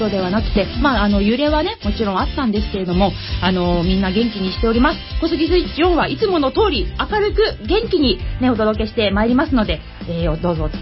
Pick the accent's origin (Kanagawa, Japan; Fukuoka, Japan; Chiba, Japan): Kanagawa, Japan; Kawasaki; 川崎生まれ川崎育ち、自称夢見ヶ崎動物公園専属アイドル … のリーダー、おしゃべり担当